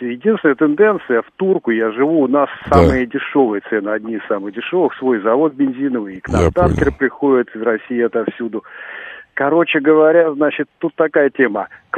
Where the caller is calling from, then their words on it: Finland; Из Финляндии.